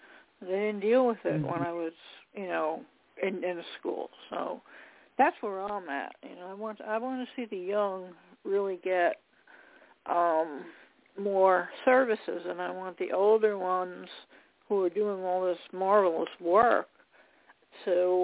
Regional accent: New York, United States; from New York.

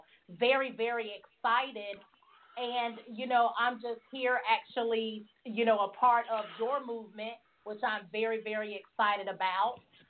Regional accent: Hiram, Georgia, United States; And I come to everybody from Hiram, Georgia, which is on the outskirts of Atlanta.

